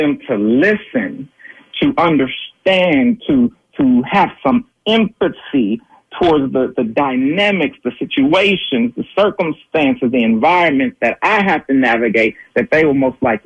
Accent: Los Angeles, California, United States; as a black man growing up in South Central LA and understanding the dynamics of what's taking place.

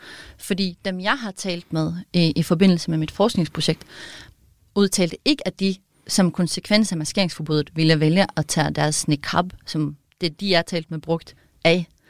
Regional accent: Norway; now in Denmark; Jeg er fra Norge, og det synes jeg også har været meget interessant i den her undersøgelse

